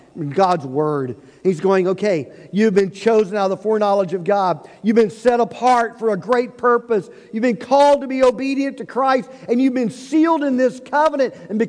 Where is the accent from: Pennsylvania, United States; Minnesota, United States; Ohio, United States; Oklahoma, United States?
Oklahoma, United States; Oklahoma City; born there; Or because I was born in the Baptist hospital in Oklahoma City, Oklahoma.